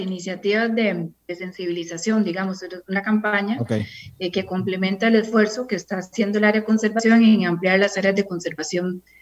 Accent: Costa Rica; como seres humanos y como costarricenses

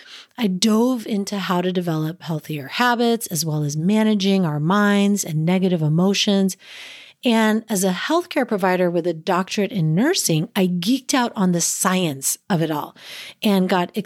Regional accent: California, United States; born there; You know, I was born in California, loved wine tastings

